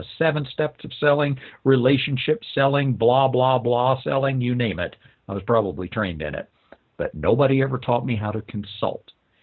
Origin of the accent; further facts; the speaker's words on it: Oklahoma, United States; now in Canada; But believe it or not, even though you can't hear it too much in the accent anymore, I grew up in Oklahoma. Big surprise, eh? See, I said, hey, I guess I have kind of become a Canadian.